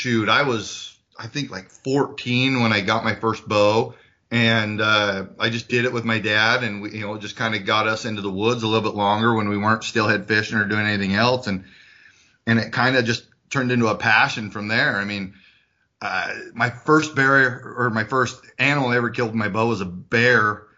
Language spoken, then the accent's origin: English; Kuna, Idaho, United States; I'm from Cuna, Idaho.